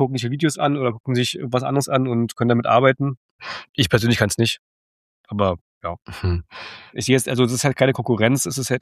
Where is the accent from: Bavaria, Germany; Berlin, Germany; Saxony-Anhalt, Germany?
Berlin, Germany; ich komme aus Berlin